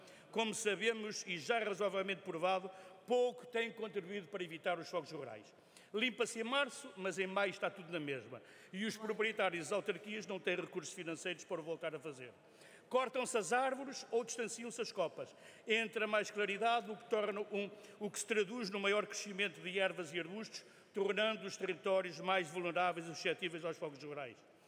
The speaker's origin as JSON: {"language": "Portuguese", "town": "Pedrógão Grande", "region": "Leiria", "country": "Portugal", "said": "depois dos incêndios de 2017 na região de Pedrógão Grande, a minha terra"}